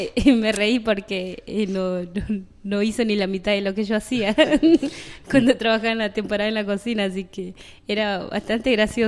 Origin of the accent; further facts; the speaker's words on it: La Plata, Buenos Aires Province, Argentina; Sí, yo soy de Los Hornos.